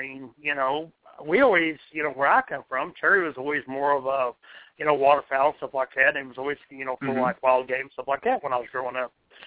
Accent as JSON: {"language": "English", "region": "New Mexico", "country": "United States", "tie": "born or raised there", "said": "You know, it's like, you know, me growing up, I grew up in New Mexico and stuff like that. We rodeoed and stuff like that."}